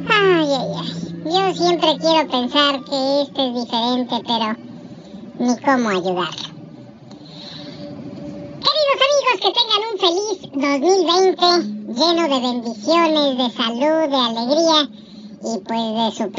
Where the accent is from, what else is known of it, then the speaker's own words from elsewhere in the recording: Mexico; hay muchos derechos que a nosotros como mexicanos pues no se nos dan